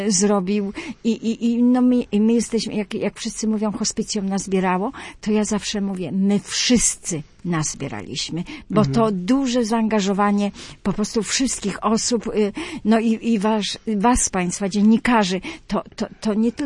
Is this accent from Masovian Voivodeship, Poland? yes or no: no; Greater Poland Voivodeship, Poland; bo ja z Poznańskiego